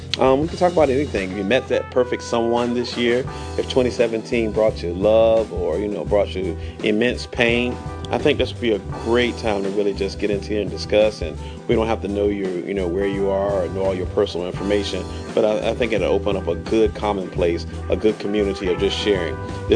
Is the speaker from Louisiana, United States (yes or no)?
no; North Carolina, United States; now in Seattle, United States; I live out here in Seattle, Washington. I'm from North Carolina, country boy at heart.